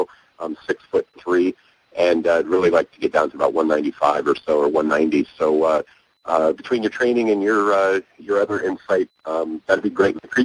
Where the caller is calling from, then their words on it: Key West, Florida, United States; I'm calling from Key West, Florida, and I love all your stuff.